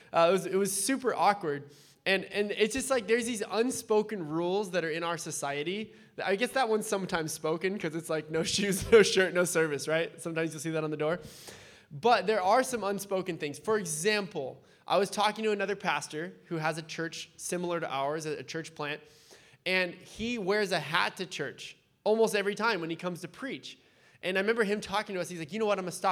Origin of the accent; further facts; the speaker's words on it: San Diego, California, United States; But I grew up in San Diego, so there's like a little bit of just hippie mentality down there, just to be honest.